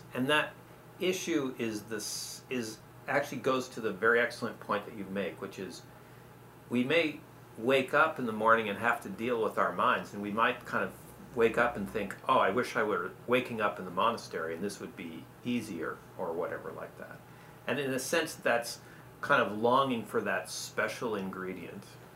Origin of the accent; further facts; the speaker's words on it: Portland, Oregon, United States; I lived in Portland for a long time before I became a Buddhist I grew up in Portland and lived here for about 10 years as a lay Buddhist.